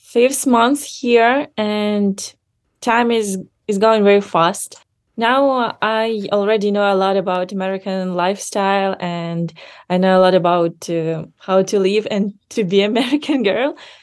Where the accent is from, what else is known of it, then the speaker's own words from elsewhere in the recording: Ukraine; English is a second language; now in United States; I can definitely say that here in US, I can be in a safe environment, not to worry about bombing or other things which can be dangerous for my life. But being in Ukraine